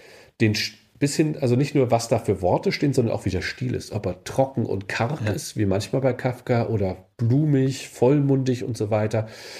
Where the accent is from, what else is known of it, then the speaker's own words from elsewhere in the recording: Northern Germany, Germany; Ich komme ja aus Norddeutschland, ich bin da in der Ecke aufgewachsen, wo das spielt.